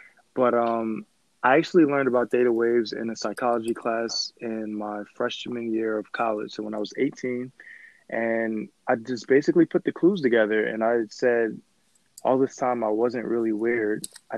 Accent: New Jersey, United States; also born or lived in Brooklyn, New York; Okay, so I was born in Brooklyn, New York. Then I moved to New Jersey when I was age 9. Moved to New Jersey, and that's when I feel as though I started to become who I am today.

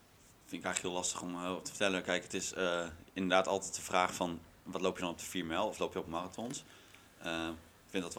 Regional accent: Epe, Gelderland, Netherlands; Nee, ik kom uit Epe. Dat is een mooi plaatsje op de Veluwe.

